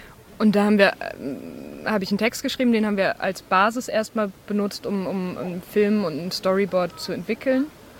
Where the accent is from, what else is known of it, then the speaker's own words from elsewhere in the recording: Bremen, Germany; Und wir kommen beide aus Bremen.